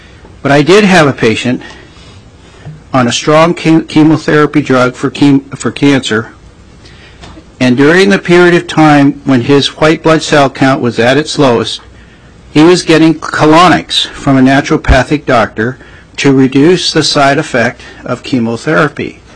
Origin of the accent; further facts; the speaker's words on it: Wrangell, Alaska, United States; now in Juneau, United States; I was born and raised in Wrangell, Alaska. I have practiced family medicine in Juneau since 1984